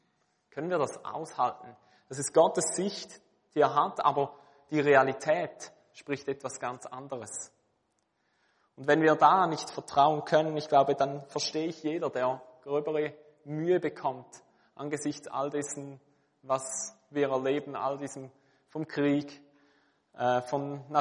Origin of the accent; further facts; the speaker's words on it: Switzerland; Wir entdecken das auch bei uns in der Schweiz, vielleicht in einer kleineren Form.